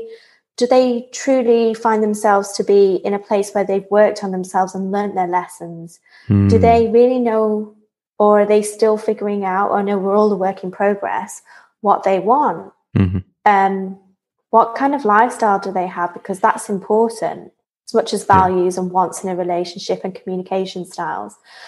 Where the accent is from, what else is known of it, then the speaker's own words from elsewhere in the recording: Manchester, North West England, United Kingdom; There's a saying, maybe it's a northern saying because I'm from Manchester, I'm a bit long in the tooth in the dating industry